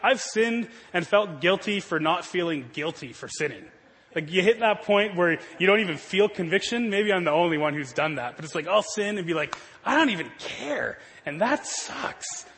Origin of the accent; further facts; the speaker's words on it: Canada; I'm a Canadian, obviously.